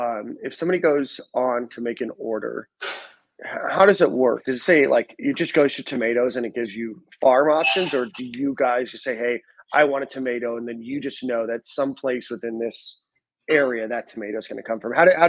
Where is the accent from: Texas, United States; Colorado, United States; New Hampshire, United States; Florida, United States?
Florida, United States; Like, I grew up in South Florida. Like, there's not even a farm within 50 miles of my parents' house, like a real farm.